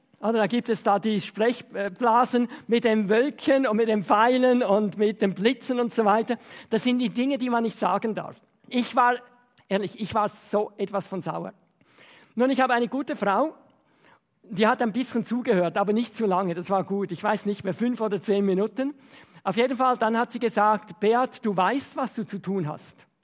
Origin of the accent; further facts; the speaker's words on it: Switzerland; bei uns in der Schweiz ist es so üblich